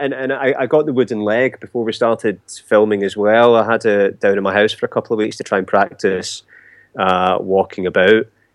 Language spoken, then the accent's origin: English; Scotland, United Kingdom; even though I'm Scottish, I wasn't around, obviously, in the 18th century